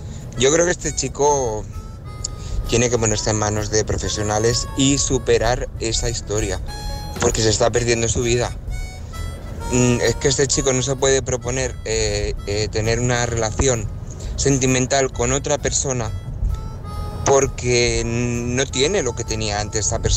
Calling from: Barcelona, Catalonia, Spain; de Barcelona.

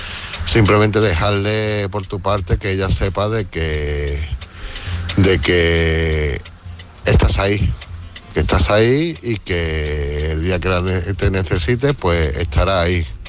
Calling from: Málaga, Andalusia, Spain; de Málaga, corresponsal en una unidad móvil.

